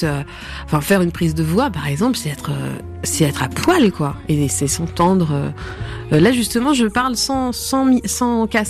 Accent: Pays de la Loire, France; Dans les fermes du pays de la Mée, là d'où je viens. J'aime bien ce mot parce qu'il est très, très local.

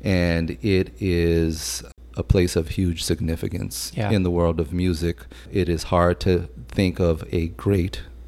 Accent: New Orleans, Louisiana, United States; I am from here, born and raised in New Orleans, and I've lived here almost all my life.

